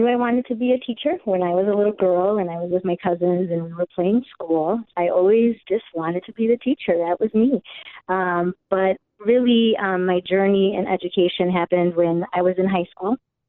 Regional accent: El Salvador; so I'm from El Salvador, and my grandfather in El Salvador was a teacher.

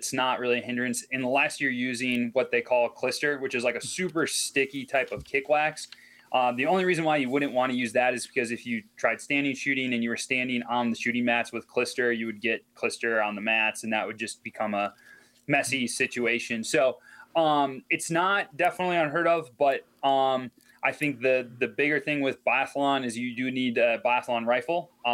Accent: Appleton, Wisconsin, United States; Just because growing up in the Appleton area, I didn't get into cross-country skiing until I was about 16, 17 years old

